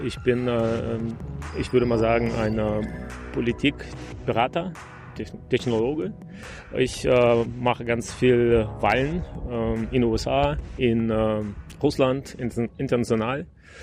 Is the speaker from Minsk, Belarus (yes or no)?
no; Gomel, Gomel Region, Belarus; now in Germany; Also, ich bin in Weißrussland geboren. Ich bin eigentlich in der Sowjetunion geboren damals. Also, ich bin der ziemlich alt schon. jetzt ist dieser Teil des Landes unabhängig oder seit einigen Jahren ist Weißrussland. Ich bin aus Gomel. Ich bin da ein bisschen aufgewachsen.